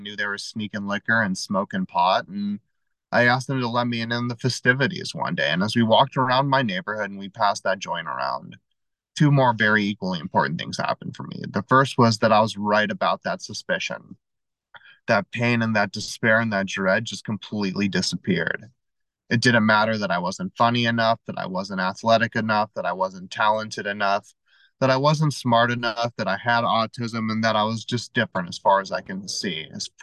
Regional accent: Los Angeles, California, United States; born there; I was born in Los Angeles, California, to two parents, and that's not what makes me an alcoholic.

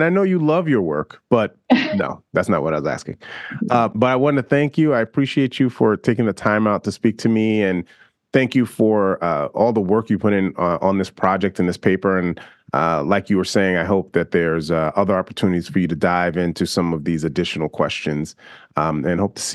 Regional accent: New York, United States; Well, I can tell you, as a New Yorker, that is very typical of The New Yorker

